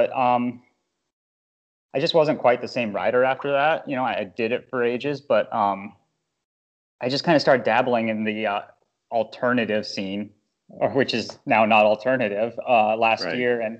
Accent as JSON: {"language": "English", "town": "Boulder", "region": "Colorado", "country": "United States", "tie": "born or raised there", "said": "I grew up in Boulder, Colorado, hotbed of cycling."}